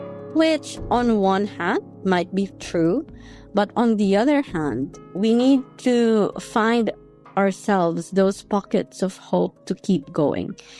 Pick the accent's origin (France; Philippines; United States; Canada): Philippines; I come from the Philippines